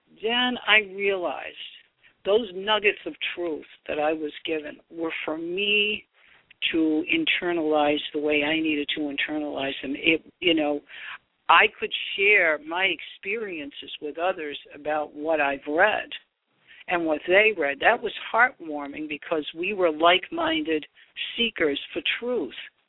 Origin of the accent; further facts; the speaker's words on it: Boston, Massachusetts, United States; but I'm originally from Boston, and that's where the Christian Science people started, you know, in Boston.